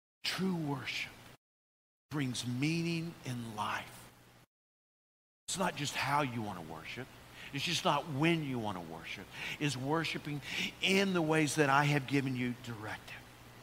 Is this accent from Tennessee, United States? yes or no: yes; Nashville, Tennessee, United States; But we grew up in East Nashville on a shady street. We loved it.